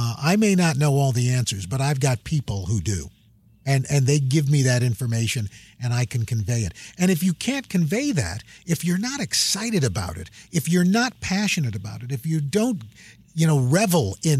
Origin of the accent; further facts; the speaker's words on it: New York City, New York, United States; which was a dream come true because I'm from New York City.